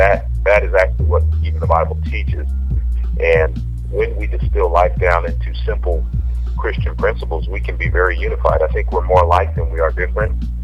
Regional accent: St Albans, East of England, United Kingdom; you're from London and I'm from St. Albans. You're Igbo and I'm Yoruba. You're American and I'm English.

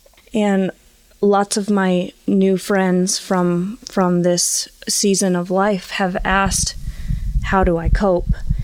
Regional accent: Fonda, New York, United States; I'm in the middle of making a transition right now, back to my hometown in Fonda, New York.

